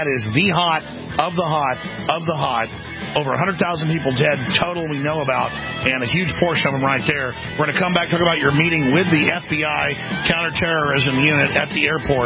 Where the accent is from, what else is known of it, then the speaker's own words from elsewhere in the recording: Texas, United States; I mean, I grew up in Texas, so I know about this.